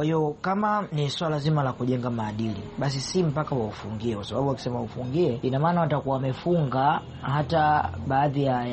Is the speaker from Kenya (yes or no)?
no; Dar es Salaam, Tanzania; na natokea Dar es Salaam.